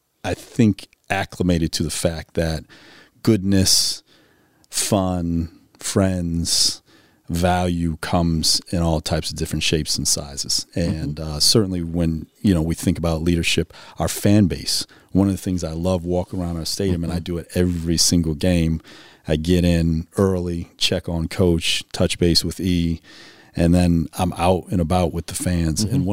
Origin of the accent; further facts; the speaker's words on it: Boston, Massachusetts, United States; also born or lived in Connecticut; that's what it was like growing up in the Northeast and in Boston in a very diverse city, and Connecticut likewise.